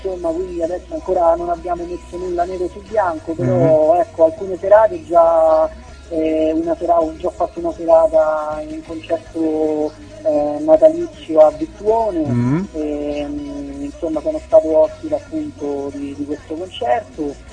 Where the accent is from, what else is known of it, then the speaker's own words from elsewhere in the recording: Anzio, Lazio, Italy; ho 22 anni e vengo da Anzio, vicino a Roma.